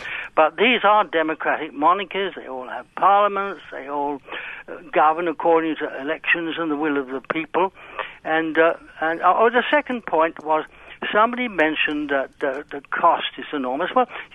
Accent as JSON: {"language": "English", "country": "United Kingdom", "lives_now": "Canada", "said": "I'm a Brit that's living in Canada"}